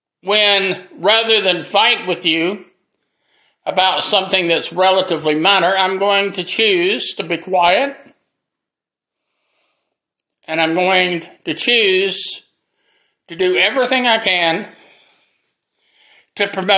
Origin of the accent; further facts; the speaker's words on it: Greenville, United States; born there; I've lived most of my life in Greenville. I was born in Greenville, and I just think Greenville's a wonderful place.